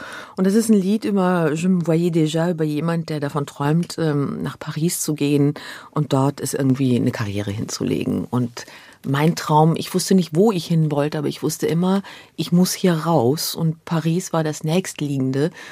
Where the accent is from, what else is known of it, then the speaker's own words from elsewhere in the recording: Luxembourg; ich komme ja aus Luxemburg, das heißt, ich war auch immer mit französischer Musik und italienischer Musik durch meine italienische Mutter irgendwie konfrontiert.